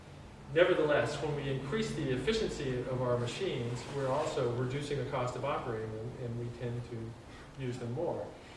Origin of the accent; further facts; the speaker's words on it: Kansas City, Missouri, United States; I grew up in Kansas City